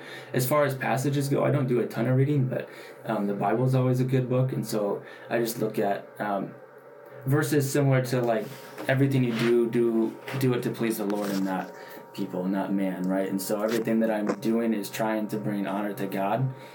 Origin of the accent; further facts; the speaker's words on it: Mount Vernon, Iowa, United States; Yeah, so I grew up in Mount Vernon, then went to Central College.